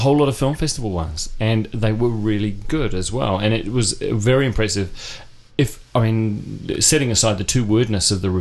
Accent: New Zealand; it's part of being Kiwi now. You know, like boy did that. Yeah, boy did that a few years ago, and it's been a while since we've had a New Zealand film

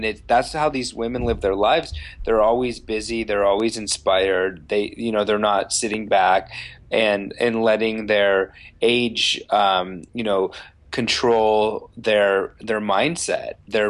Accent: San Diego, California, United States; Like, I grew up in San Diego. You have to drive everywhere, so you don't see a lot of people.

